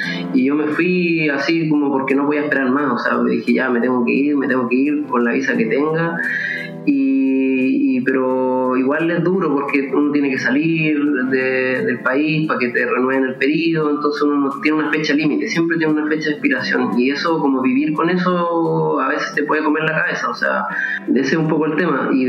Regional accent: Chile; now in Paris, France; cuando yo salí de Chile nunca me esperé vivir en París

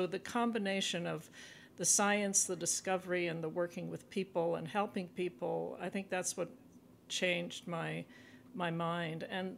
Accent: Montreal, Quebec, Canada; And my sister and I were born in Montreal and we grew up in Montreal in a French-Canadian neighborhood near the University of Montreal. But my second language is French, but it's not really my mother tongue.

